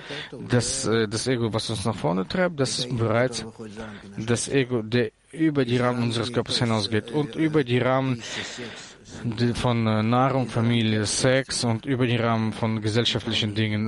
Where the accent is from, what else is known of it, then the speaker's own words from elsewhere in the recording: Belgrade, Serbia; born there; German is a second language; ich bin in Belgrad geboren worden, dort kann man eine Gruppe schaffen, ja?